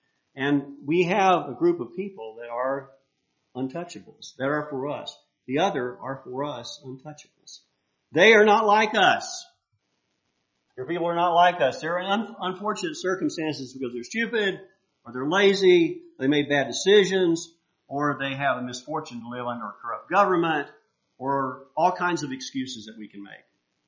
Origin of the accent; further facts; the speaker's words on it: Mississippi, United States; also born or lived in Alabama; Now, I can talk about this because I was raised in Mississippi, a state that has the Confederate battle flag as a part of its state flag. And I went to school in Alabama